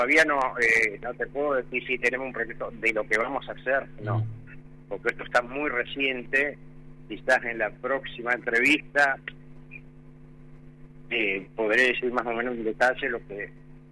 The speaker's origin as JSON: {"language": "Spanish", "town": "Alto Río Senguer", "region": "Chubut", "country": "Argentina", "tie": "born or raised there", "said": "trabajé en la municipalidad de Alto Río Cenguer también. Cuando tenía 17 años, renuncié a la municipalidad y me vine a vivir a Comodoro para hacer mi estudio secundario."}